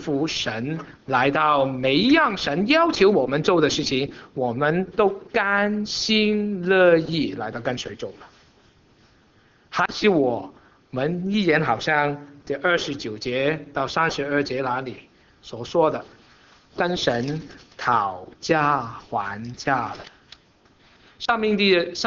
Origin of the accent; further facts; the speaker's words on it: China; 所以我们中国人有一个曾经这样的成语故事